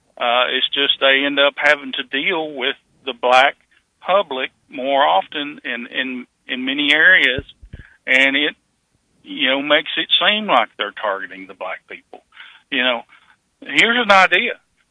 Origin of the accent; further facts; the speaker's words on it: the South, United States; Well, you know, I grew up in the South, in my little hometown. I didn't see a black person until I got to high school.